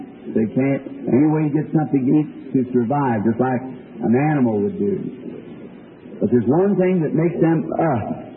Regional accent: Ireland; and I was there as an Irishman.

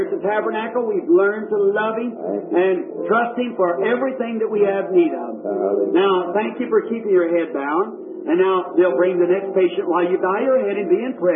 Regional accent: Boston, Kentucky, United States

